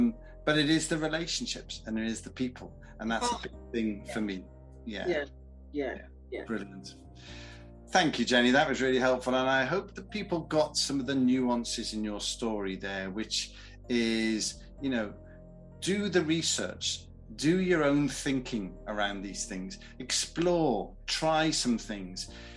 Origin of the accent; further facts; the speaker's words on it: Wales, United Kingdom; Whenever I go back to my hometown in Wales, it's indescribable.